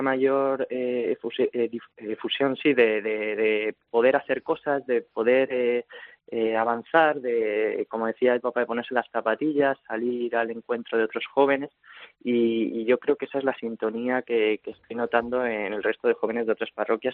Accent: Madrid, Community of Madrid, Spain; Sí, bueno, yo soy de Madrid.

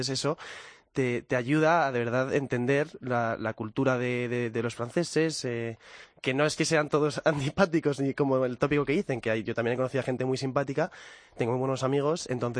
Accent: Madrid, Community of Madrid, Spain; como yo soy de Madrid, siempre he estado en casa de mis padres.

